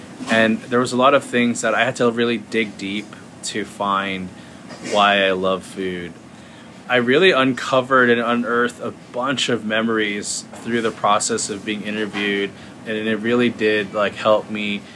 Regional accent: United States; I'm Filipino, but I'm not Filipino enough to most Filipinos. And I'm American, but I'm not American enough because of being Filipino.

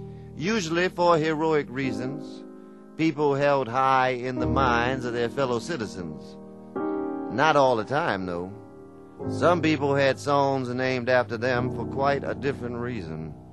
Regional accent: New Orleans, Louisiana, United States; I'm from New Orleans. I don't have to try that.

